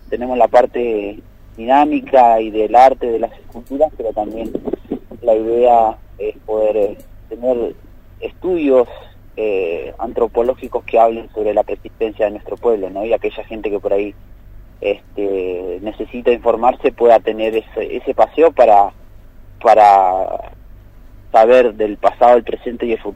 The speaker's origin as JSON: {"language": "Spanish", "country": "Argentina", "said": "Nosotros somos ciudadanos argentinos, tenemos una nacionalidad mapuche porque tenemos un idioma propio"}